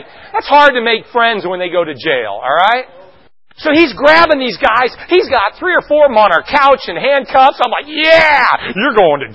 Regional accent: California, United States; That's just the way it was where we grew up in California.

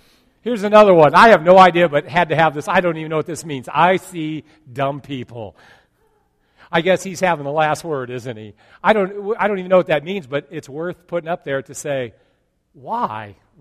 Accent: California, United States; I was born and raised in California 15 and a half years. I just passed that. Born and raised out there.

